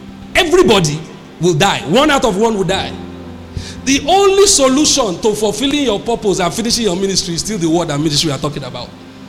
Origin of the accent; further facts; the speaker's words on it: Lagos, Nigeria; I've never seen any shop growing up in Lagos.